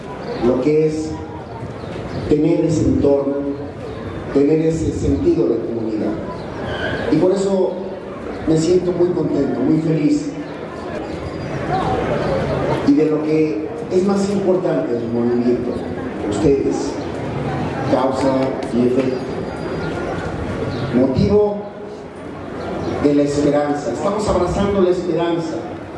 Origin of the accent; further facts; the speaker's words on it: Hidalgo, Mexico; Somos barrio, yo soy del Jardín Colón, aquí a unas cuadras.